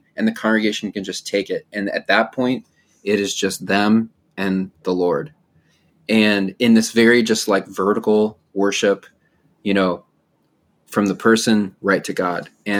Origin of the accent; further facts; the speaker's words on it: California, United States; I grew up in Southern California.